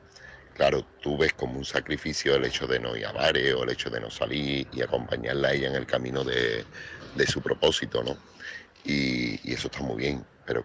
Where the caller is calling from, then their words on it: Seville, Andalusia, Spain; corresponsal de Sevilla.